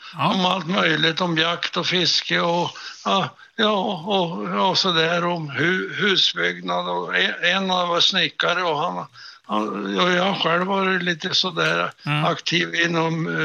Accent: Västerbotten County, Sweden; Nej, men jag kommer ju från Västerbotten.

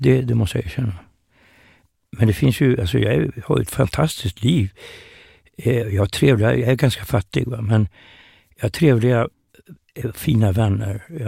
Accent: Norrland, Sweden; Alltså jag är från Norrland.

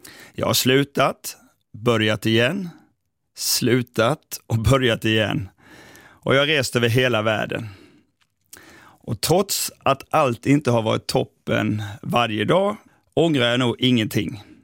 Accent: Halmstad, Halland County, Sweden; Jag är uppväxt på Vallås i utkanten av Halmstad. Och i Halmstad bor jag än idag.

